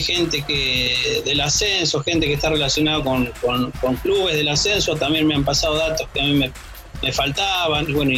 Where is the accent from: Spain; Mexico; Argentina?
Argentina; Lincoln, Buenos Aires Province; yo soy de Lincoln, acá provincia de Buenos Aires. Soy profe de educación física jubilado, ya tengo 53 años.